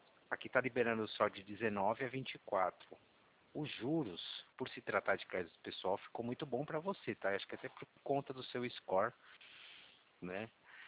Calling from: São Paulo, Brazil; Eu, na verdade, estou falando de São Paulo, né?

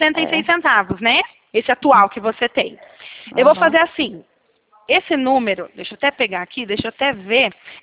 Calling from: São Paulo, Brazil; O meu DDD, Kátia, ele é 19, tá? Que eu fico aqui no centro de São Paulo, bem no interiorzão. Aí sou bem caipira, menina.

